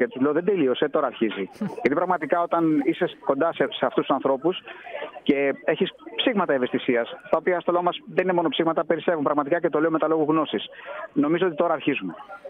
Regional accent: Livadeia, Central Greece, Greece; γιατί γίνεται στην πόλη μου στη Λιβαδιά.

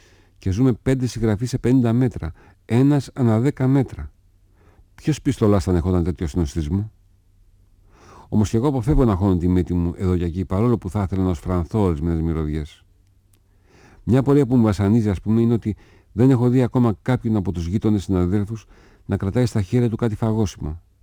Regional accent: Thessaloniki, Central Macedonia, Greece; born there; now in Athens, Greece; Εγώ γεννήθηκα στη Θεσσαλονίκη, σε μια γειτονιά που δεν έμενε κανένα συγγραφέας, ούτε και ξέρα πώς φαίνεται ένα συγγραφέας, και ξαφνικά βρέθηκα εκεί κάτω στην Αθήνα, που όλος ο δρόμος είναι γεμάτος συγγραφείς.

